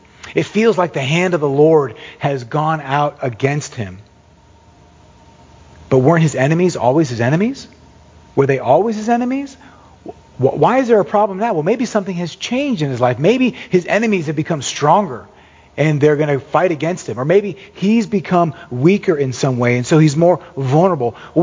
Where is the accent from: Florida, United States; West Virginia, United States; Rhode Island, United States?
Florida, United States; Orlando; It's just one of my memories of the summer growing up in Orlando